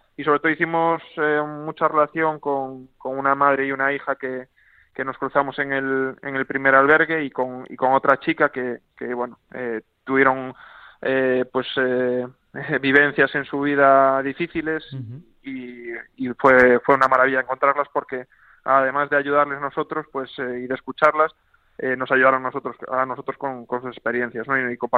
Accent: Galicia, Spain; como buen gallego y como buen caminante

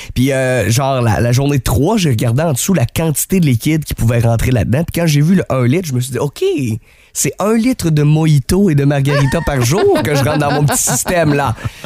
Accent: Quebec, Canada; Chaque fois que tu disais genre « ah, je viens du Québec »

